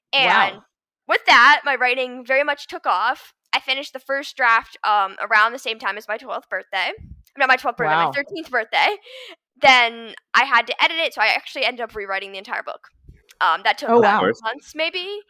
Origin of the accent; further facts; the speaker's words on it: Los Angeles, California, United States; So I was born in Los Angeles and I lived there for the first 11 years of my life. It was actually the place we grew up.